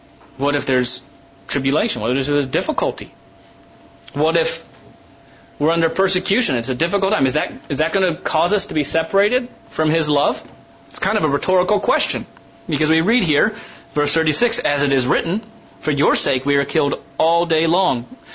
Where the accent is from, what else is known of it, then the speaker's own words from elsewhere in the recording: Ohio, United States; also born or lived in Arizona; When I was growing up in Ohio, there were friends that I was very close to, and we got together quite often. When I moved to Arizona, I didn't do that as much anymore.